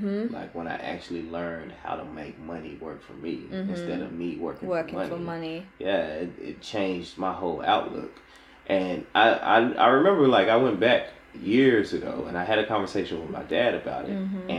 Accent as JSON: {"language": "English", "country": "United States", "tie": "born or raised there", "said": "I'm seeing a lot of parallels in your life story to what I've seen growing up in the United States."}